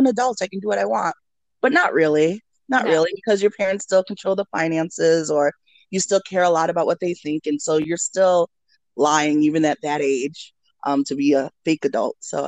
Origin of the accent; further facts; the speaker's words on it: Canandaigua, New York, United States; because I grew up in Canandaigua, New York, which is like very conservative upstate New York, but it's by like this gorgeous lake.